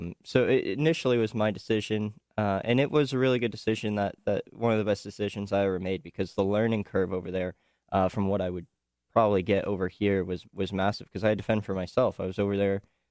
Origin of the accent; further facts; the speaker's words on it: Los Angeles, California, United States; so I'm originally from Los Angeles. So I always go to the Turkey Night.